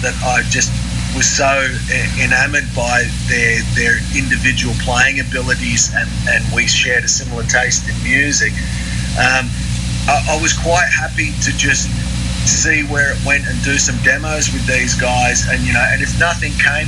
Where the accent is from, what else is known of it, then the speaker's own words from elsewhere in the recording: Melbourne, Victoria, Australia; So we're all from Melbourne.